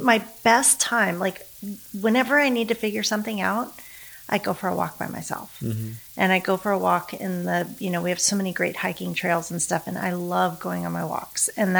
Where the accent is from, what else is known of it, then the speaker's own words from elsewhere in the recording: Coeur d'Alene, Idaho, United States; also born or lived in Colorado; I was born in Colorado and then we moved to Northern Idaho. I lived in Coeur d'Alene, Idaho for graduated from high school.